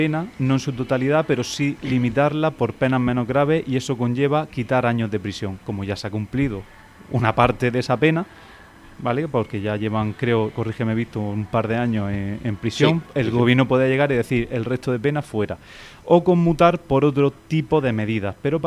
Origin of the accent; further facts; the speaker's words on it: Spain; yo me siento perjudicado como español más.